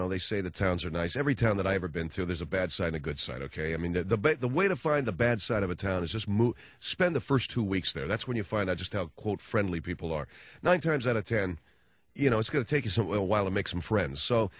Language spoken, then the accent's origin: English; Albany, New York, United States; You mean you're not from L.A.? You just, no, I'm from Albany.